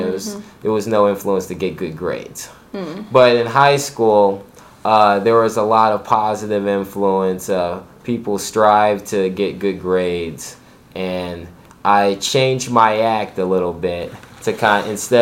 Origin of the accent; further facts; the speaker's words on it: Coatesville, Pennsylvania, United States; born there; I was born in Coatesville, Pennsylvania, which is a suburb of Philadelphia.